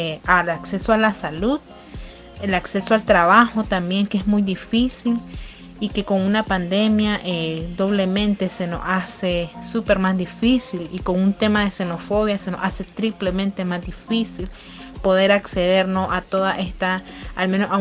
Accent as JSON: {"language": "Spanish", "country": "Nicaragua", "lives_now": "Costa Rica", "said": "nicaragüense, solicitante de refugio en Costa Rica desde hace casi 2 años"}